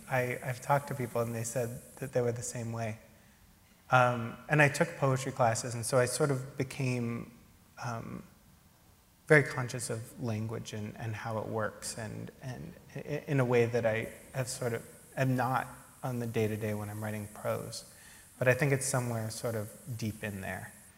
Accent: Berkeley, California, United States; Yeah, I grew up in Berkeley.

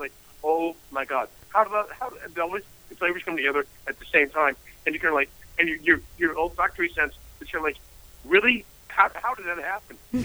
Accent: Kansas City, Missouri, United States; I grew up in Kansas City, Missouri.

